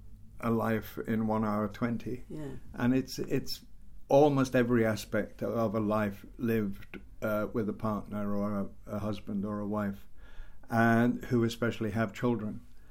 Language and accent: English; Wales, United Kingdom; I'm afraid the easy answer is to say that I'm Welsh and we cry all the time. We don't cry because we're Welsh.